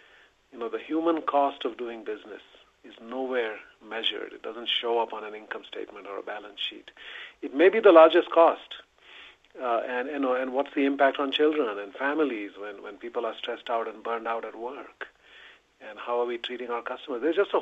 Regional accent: India; I'm originally from India, and one of the sort of darkest things about India is the caste system.

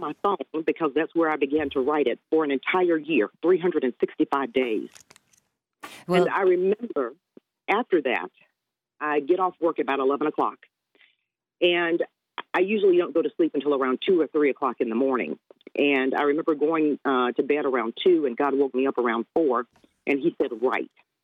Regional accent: Mississippi, United States; I grew up in Mississippi, so of course, every summer, my mother and my grandmother would make me and my siblings watch two things

